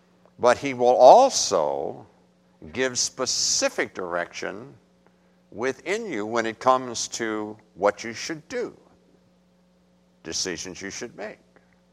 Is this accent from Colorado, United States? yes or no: no; West Virginia, United States; trust me, I'm from West Virginia.